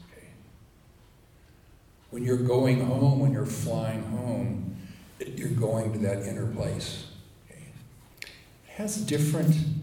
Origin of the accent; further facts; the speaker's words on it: Tucson, Arizona, United States; now in Denver, United States; Tucson, which is my hometown. It's where I grew up. I'm a native of the Southwest. When I was a kid growing up, especially from about age 10 until high school and went into the service.